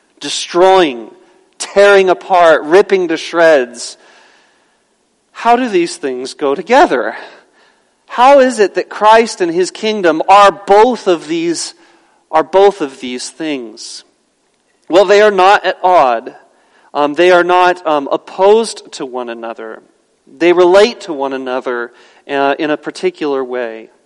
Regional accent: Phoenix, Arizona, United States; If it weren't for the fact that I was raised in Phoenix and not Tucson, I may not know what this means. But in Phoenix, we have wands.

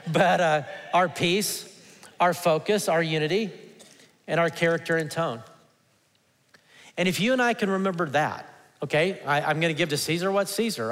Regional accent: Alabama, United States; also born or lived in Texas; And I grew up in Alabama. Did I ever mention that? And a red state, you know, and I became a Christian in a red state.

